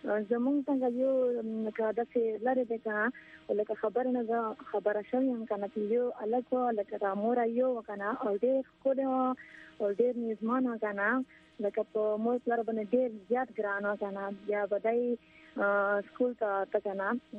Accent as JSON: {"language": "Pashto", "town": "Bannu", "region": "Khyber Pakhtunkhwa", "country": "Pakistan", "said": "زه د بنو نه یم"}